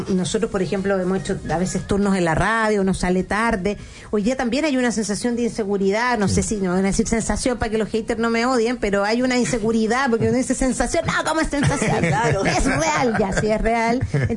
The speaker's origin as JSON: {"language": "Spanish", "country": "Chile", "said": "porque igual somos chilenos y hay que ordenar la parcela"}